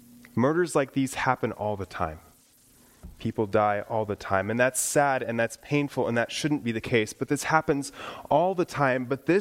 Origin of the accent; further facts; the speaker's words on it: Kalispell, Montana, United States; I grew up in Montana, Kalispell, Montana. So my dad was a pastor there.